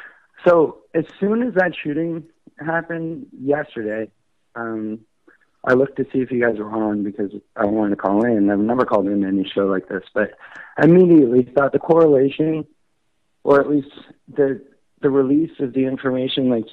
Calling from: Buffalo, New York, United States; I'm calling from Buffalo, New York.

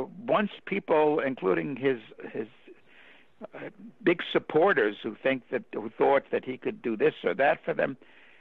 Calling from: Long Island, New York, United States; Again, I'm calling you from Long Island, and I'm a New Yorker

